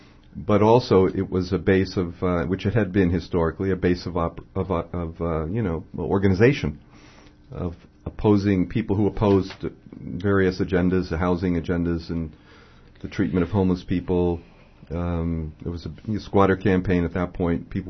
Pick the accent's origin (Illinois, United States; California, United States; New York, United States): New York, United States; I grew up on Avenue D, yeah. So, but on occasion, we'd make it over to Tompkins.